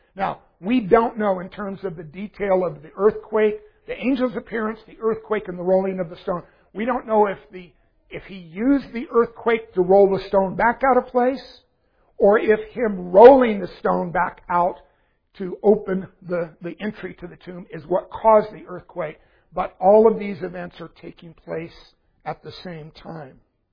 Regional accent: Texas, United States; but I grew up in Texas where lightning was really brilliant and obvious, and there were lots and lots of thunderstorms

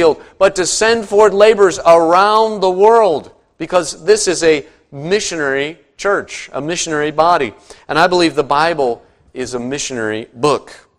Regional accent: Indiana, United States; Growing up in Indiana, I knew about basketball

